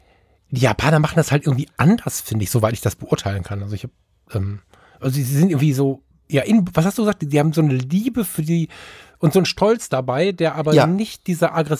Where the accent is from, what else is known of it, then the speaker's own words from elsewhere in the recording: Düsseldorf, North Rhine-Westphalia, Germany; Weil ich bin ja Düsseldorfer.